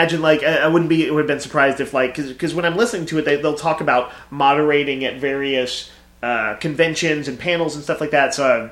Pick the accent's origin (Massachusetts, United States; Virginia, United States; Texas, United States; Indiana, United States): Texas, United States; Austin; I'm an Austin Texan.